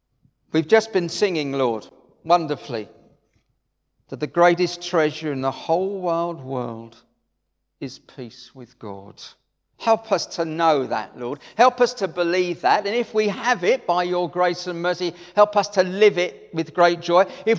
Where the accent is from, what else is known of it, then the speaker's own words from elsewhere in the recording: Harold Wood, London, United Kingdom; Now, as a Christian, I was from Harold Wood. What am I doing in Rwanda?